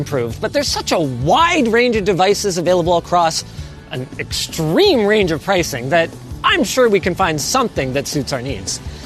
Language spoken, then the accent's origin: English; Canada; Just a reminder, we are Canadian, so all the prices you see are in Canadian dollars.